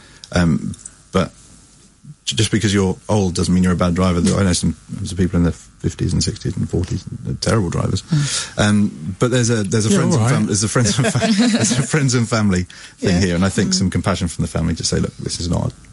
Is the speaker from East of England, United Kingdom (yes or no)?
no; Portsmouth, South East England, United Kingdom; I was born and brought up in Portsmouth